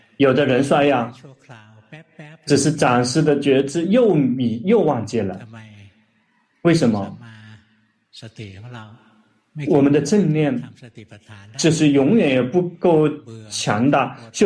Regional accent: Thailand; Chinese is a second language; 正精进我们泰国人这个翻译为正确的精进

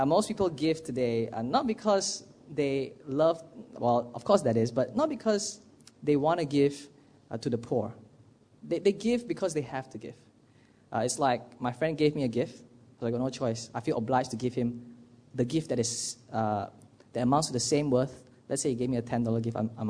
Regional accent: Miri, Sarawak, Malaysia; Every year in my hometown, in Sarawak, in Miri, my aunt, every year, Chinese New Year, I go to her house.

